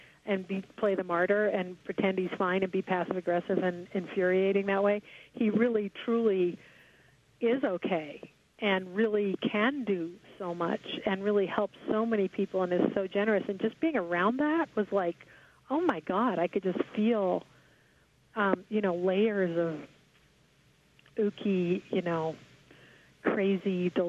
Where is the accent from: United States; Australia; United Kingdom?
United Kingdom; Scotland; Yeah, I grew up in Scotland as a child, and that's very Presbyterian.